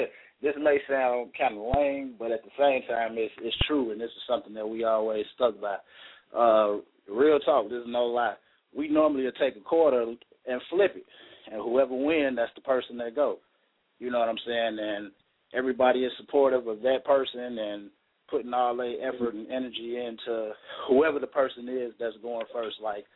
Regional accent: Gary, Indiana, United States; Yeah, I'm from Gary, Indiana, from the west side of Glen Park.

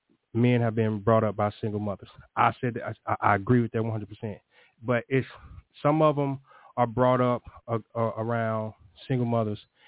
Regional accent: St. Louis, Missouri, United States; just growing up in St. Louis, it's the neighborhood superstars.

